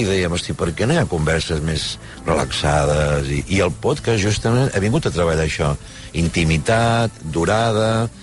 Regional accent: Reus, Catalonia, Spain; now in Barcelona, Spain; Portava 25 anys treballant a Barcelona, que són anys, des que vaig arribar de Reus.

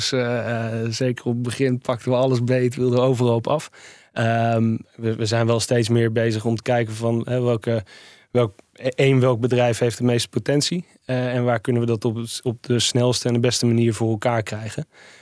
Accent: Netherlands; En die trots, dat hele nationalistische, dat hebben wij Nederlanders denk ik een stuk minder.

